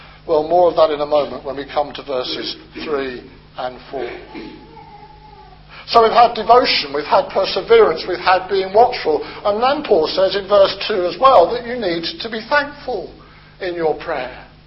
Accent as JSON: {"language": "English", "country": "United Kingdom", "said": "because we're terribly British"}